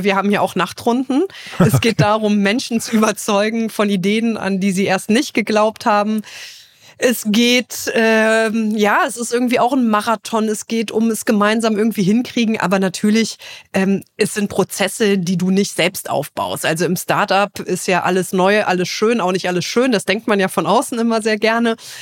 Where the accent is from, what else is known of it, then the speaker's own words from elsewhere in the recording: Trier, Rhineland-Palatinate, Germany; dass man die Möglichkeit und das Privileg hat, kandidieren zu dürfen und das in meiner Heimat Trier.